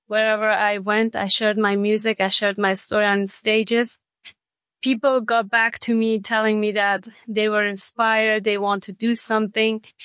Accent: Afghanistan; now in Oxford, United Kingdom; my hope is that I will be able to return to my home country, to Afghanistan, to work in the government and to see how I can help my country

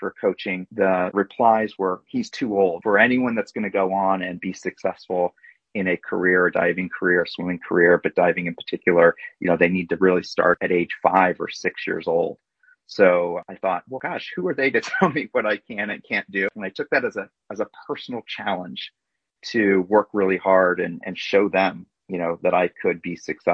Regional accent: Midwest, United States; growing up in the Midwest in a mid-sized town in a pretty conservative area of the country.

